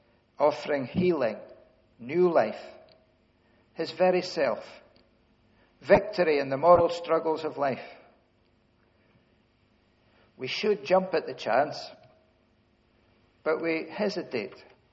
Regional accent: Scotland, United Kingdom; Well, we're Scottish. We don't hunger and thirst.

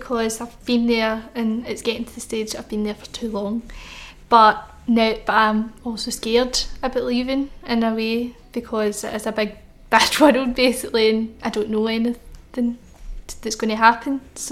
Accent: Saltcoats, Scotland, United Kingdom; Well, I did live in Drecon for the first year or so. And then we moved to Saltcoats and I've been there ever since then.

